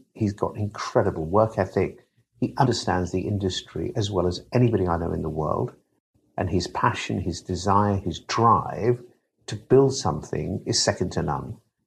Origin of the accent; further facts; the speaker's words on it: United Kingdom; But I'm British, remember